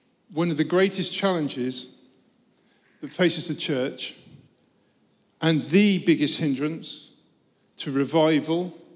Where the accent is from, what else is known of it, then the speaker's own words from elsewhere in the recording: United Kingdom; firstly, we're British and we don't talk about money in the United Kingdom.